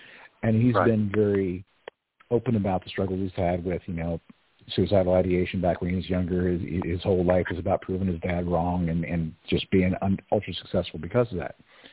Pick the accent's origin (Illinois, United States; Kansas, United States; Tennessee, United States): Kansas, United States; But I grew up in Kansas. You know, I'm around all these very simple, very normal people